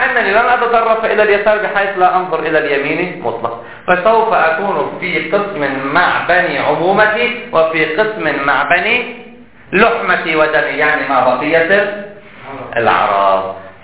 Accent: Hejaz, Saudi Arabia; أنا لا أهتم به كحجازي

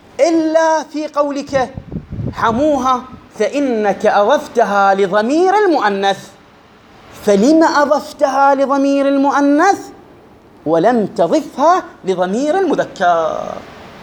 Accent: Iraq; accent: Iraqi; إحنا عندنا إخواني بلهجتنا العراقية

